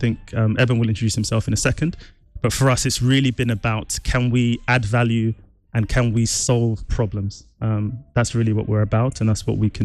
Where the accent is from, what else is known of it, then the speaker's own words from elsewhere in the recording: Anambra, Nigeria; also born or lived in London; I'm here from Anambra via East London. A street rat. Been in Lagos for about 6 years or so.